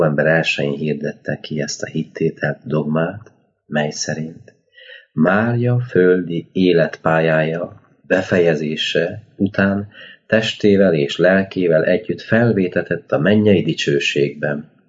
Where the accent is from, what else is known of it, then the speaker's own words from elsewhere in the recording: Hungary; Mi magyarok vagyunk, így Szent István király népéhez tartozunk